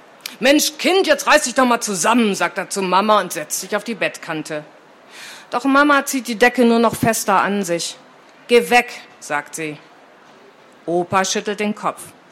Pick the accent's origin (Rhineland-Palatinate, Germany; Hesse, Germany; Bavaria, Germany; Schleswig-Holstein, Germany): Schleswig-Holstein, Germany; Lübeck; born there; now in Berlin, Germany; Und dann ist sie nach Berlin gezogen, genau wie ich. Ich bin nämlich auch nicht in Berlin geboren, sondern in Lübeck. Das liegt an der Ostsee.